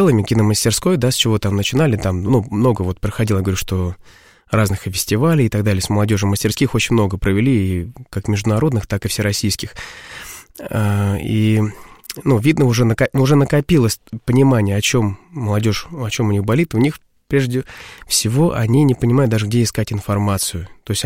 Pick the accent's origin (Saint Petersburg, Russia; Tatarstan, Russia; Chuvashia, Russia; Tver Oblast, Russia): Saint Petersburg, Russia; Как бы я родился вообще в Петербурге и проходил 90-е